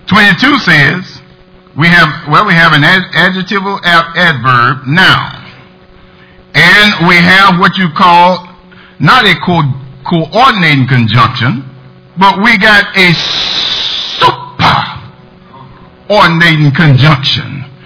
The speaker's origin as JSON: {"language": "English", "region": "Florida", "country": "United States", "said": "I'm from South Florida."}